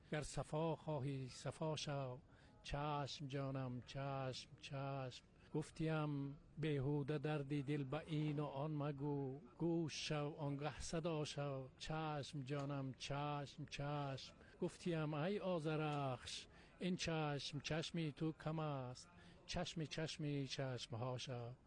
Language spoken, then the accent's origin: Persian; Tajikistan; first language Tajik; در قزوین عزیز مردم به زبان مادری من، به زبان پارسی، به زبان تاجیکی صحبت میکنن